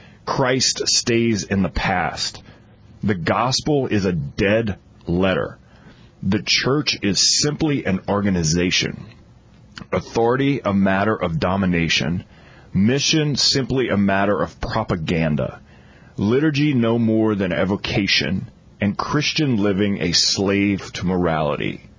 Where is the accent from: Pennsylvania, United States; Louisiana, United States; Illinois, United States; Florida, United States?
Louisiana, United States; Hockey wasn't on the list because I grew up in South Louisiana, so I never thought about it.